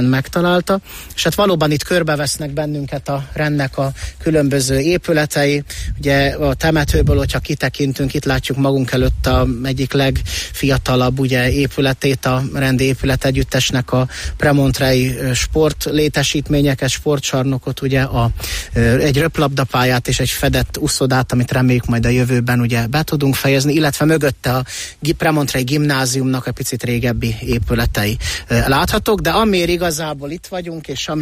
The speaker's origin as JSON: {"language": "Hungarian", "town": "Kistarcsa", "region": "Pest", "country": "Hungary", "tie": "born or raised there", "said": "Nem messze innen Gödöllőtől származom, Kistarcsáról. Kistarcsán voltam gyermek, ott születtem, ott éltem a gyermekkoromat."}